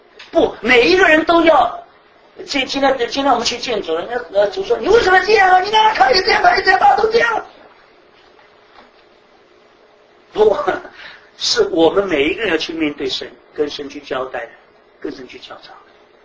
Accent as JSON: {"language": "Chinese", "region": "Shanghai", "country": "China", "said": "像我们上海人是打肿脸充胖子的人呢"}